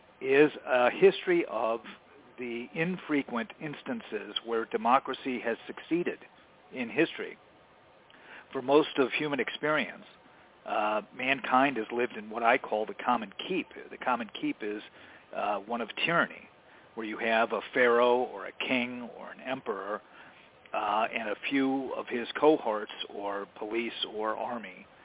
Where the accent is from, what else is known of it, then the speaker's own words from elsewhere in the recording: Chicago, Illinois, United States; Well, my background is Middle Western. I grew up in the Chicago area, and I grew up in a family that was in printing.